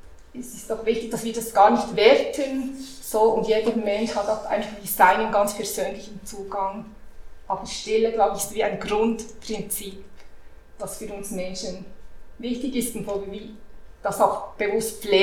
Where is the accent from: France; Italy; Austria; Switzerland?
Switzerland; born there; Ich bin hier geboren in der Schweiz und ich habe nicht so viel Kontakt, ich spreche auch die Sprache nicht besonders gut